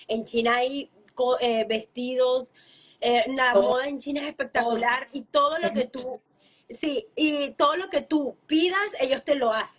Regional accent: Venezuela; En mi país, como obviamente no importaba, y llegó la pandemia, los apagones, ustedes saben todo el problema de Venezuela.

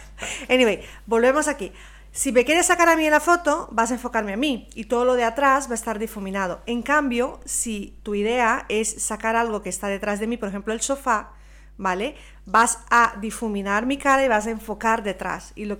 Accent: Brazil; Yo soy de Brasil.

